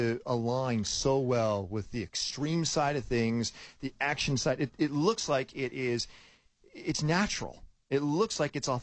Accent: Chicago, Illinois, United States; Chicago, I'm originally from Chicago.

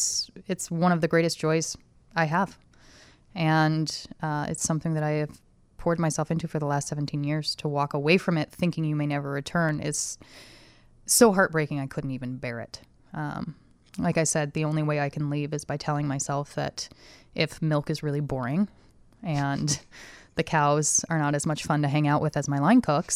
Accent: Seattle, Washington, United States; Yeah, I am from Seattle.

